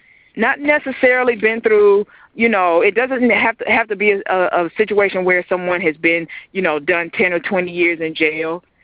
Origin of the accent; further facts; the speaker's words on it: Atlanta, Georgia, United States; I grew up right here in Atlanta. I went to one of the local high schools